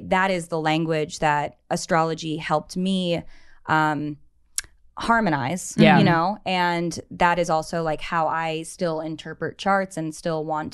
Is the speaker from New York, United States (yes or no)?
yes; New York, United States; New York.